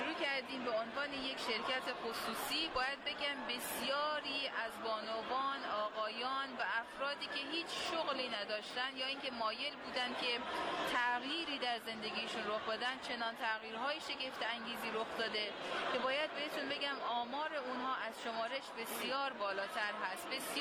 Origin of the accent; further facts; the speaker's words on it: Mashhad, Razavi Khorasan, Iran; من به عنوان یک مشهدی